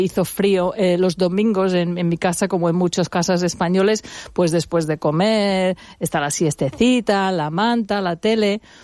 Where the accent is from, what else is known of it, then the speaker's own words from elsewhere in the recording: England, United Kingdom; Spanish is a second language; moved away; en cuanto veías el sol en Inglaterra, hablo por mí, yo soy inglesa